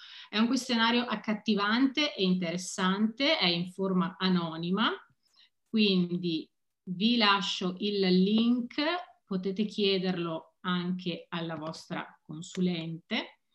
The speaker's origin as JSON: {"language": "Italian", "town": "Padua", "region": "Veneto", "country": "Italy", "said": "io essendo padovana sono orgogliosissima di questo progetto"}